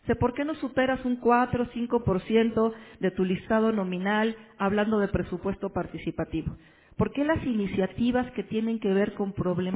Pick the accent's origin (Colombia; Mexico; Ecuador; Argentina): Mexico; Mexico City; algo muy local que somos la Ciudad de México, en este gran país que es México? Ustedes saben que somos cerca de 120 millones de mexicanos.